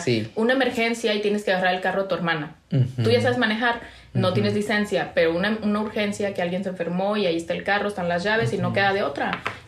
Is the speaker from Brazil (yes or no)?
no; Mexico; yo como buena mexicana